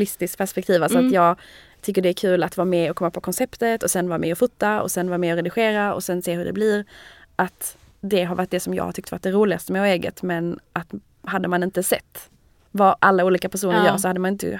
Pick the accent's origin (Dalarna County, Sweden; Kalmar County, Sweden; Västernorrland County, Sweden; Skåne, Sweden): Skåne, Sweden; Malmö; moved away as an adult; now in Paris, France; Jag är från Malmö. Jag har bott i Paris i 2 år